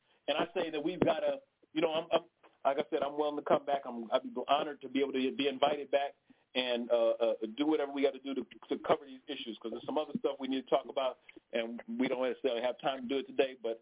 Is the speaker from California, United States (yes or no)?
yes; Los Angeles, California, United States; I mean, I said I grew up in South Central Los Angeles. The folks who I know who I grew up with, I went to L.A. High School. I wasn't in the suburbs somewhere.